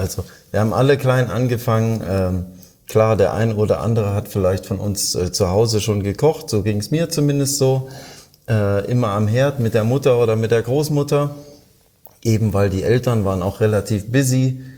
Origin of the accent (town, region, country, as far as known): Halle, Saxony-Anhalt, Germany; born there; now in Baden-Baden, Germany